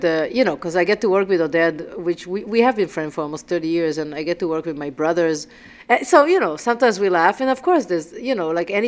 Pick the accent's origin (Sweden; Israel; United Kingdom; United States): Israel; English is a second language; We are from Israel. So, you know, we have a certain directness